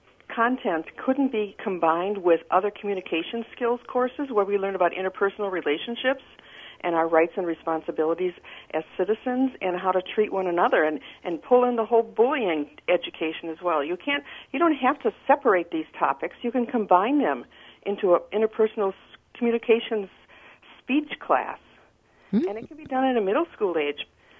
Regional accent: Greendale, Wisconsin, United States; I grew up in Greendale in the mid-60s

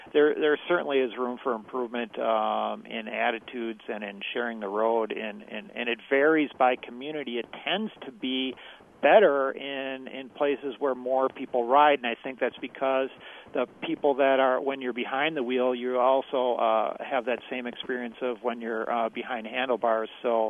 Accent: Milwaukee, Wisconsin, United States; Hey, I don't know if your listeners can tell by my accent, but I'm a Milwaukee guy, born and raised, grew up on

